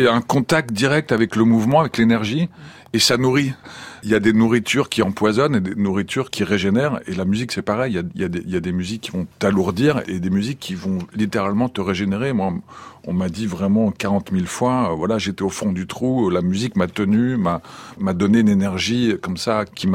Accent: Paris, Île-de-France, France; malheureusement, je suis parisien, triste parisien

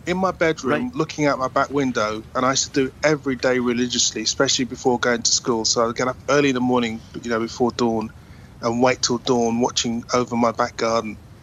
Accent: London, United Kingdom; born there; And then I was born in Northwest London as a human

